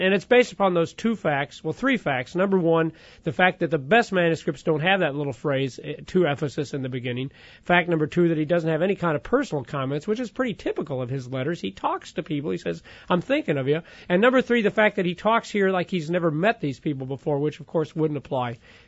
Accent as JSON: {"language": "English", "town": "New Athens", "region": "Illinois", "country": "United States", "said": "I'll say New Athens, but then immediately I'll say, you know, which is right outside of St. Louis, because nobody knows where New Athens is."}